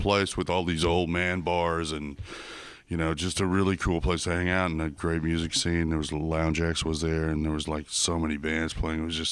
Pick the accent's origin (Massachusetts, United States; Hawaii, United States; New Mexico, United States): New Mexico, United States; also born or lived in Texas; I was born and raised in Texas and New Mexico, and I went to college in New Mexico, so I'm New Mexican.